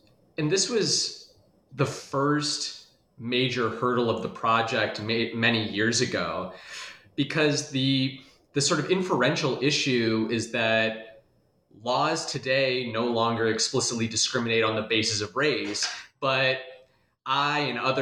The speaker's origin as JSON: {"language": "English", "town": "Des Moines", "region": "Iowa", "country": "United States", "said": "I'm originally from Des Moines, Iowa, and I did my PhD at Ohio State."}